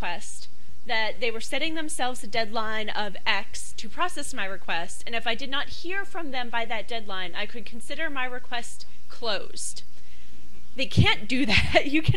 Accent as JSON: {"language": "English", "region": "Florida", "country": "United States", "said": "I'm from Florida."}